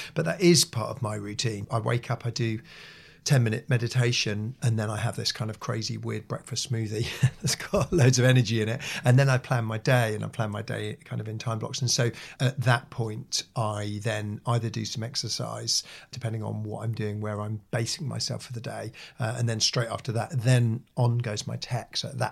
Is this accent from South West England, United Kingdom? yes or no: no; Norwich, East of England, United Kingdom; I started photographing bands in my hometown of Norwich